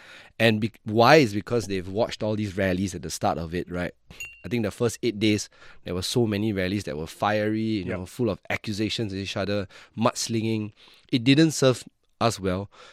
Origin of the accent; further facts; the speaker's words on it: Jurong West, Singapore; So I grew up in Jurong West, then I moved to rental housing for a while, then I moved to somewhere in Tanjung Pagar